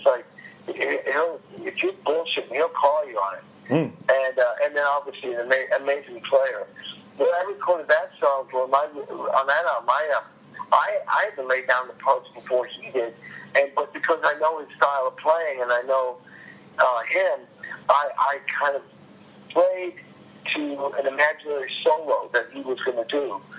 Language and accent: English; East Coast, United States; also born or lived in Midwest; I mean, I grew up on the East Coast. And then I was living in the Midwest for a long time, you know, playing